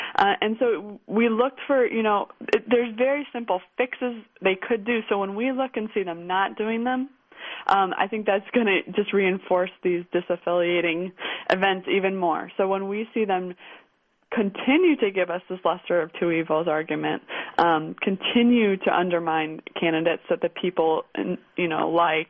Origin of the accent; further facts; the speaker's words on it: Chicago, Illinois, United States; I'm from Chicago. I totally get it.